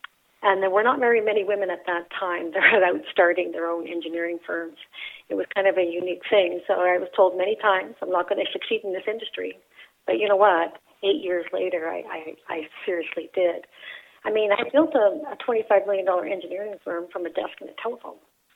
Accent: Dorchester, New Brunswick, Canada; moved away as an adult; I'm a small town girl. I grew up in Dorchester. I went to high school in Sackville. I left home at 18 to get a job in Alberta

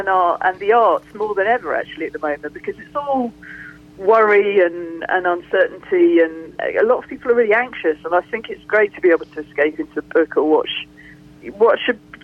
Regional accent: United Kingdom; I arrived here, obviously I'm British, I got here, I didn't know anybody apart from my husband and my son

